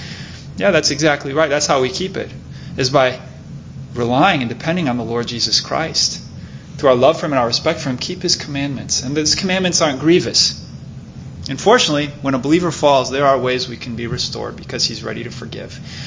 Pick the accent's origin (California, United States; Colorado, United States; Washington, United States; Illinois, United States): Illinois, United States; Rockford; I'm from Rockford, Illinois, and so we were rooting Sammy Sosa on that year